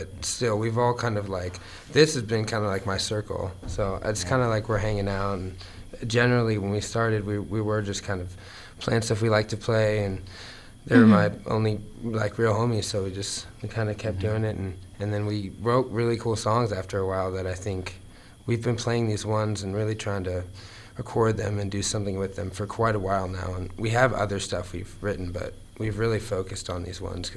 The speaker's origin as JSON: {"language": "English", "region": "North Carolina", "country": "United States", "tie": "born or raised there", "also_born_or_lived": "Redondo Beach", "said": "I was born in near Redondo, but I grew up in North Carolina. So I moved here a few years ago"}